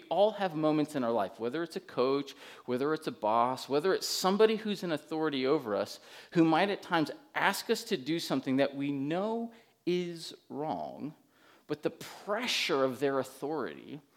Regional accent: Keene, New Hampshire, United States; It was a couple, you know, hours away from where I grew up in Keene, New Hampshire.

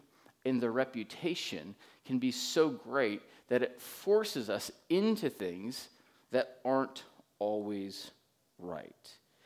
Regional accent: Keene, New Hampshire, United States; It was a couple, you know, hours away from where I grew up in Keene, New Hampshire.

